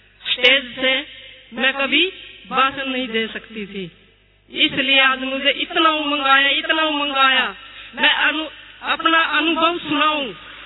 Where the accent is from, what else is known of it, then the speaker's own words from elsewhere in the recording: Sherda, Haryana, India; मैं गांव शेरदा से हूँ।